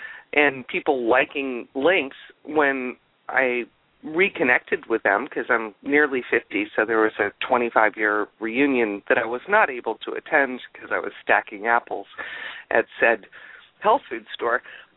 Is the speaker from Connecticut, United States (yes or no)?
yes; Westport, Connecticut, United States; I grew up in Westport, Connecticut, the Gold Coast on the Long Island Sound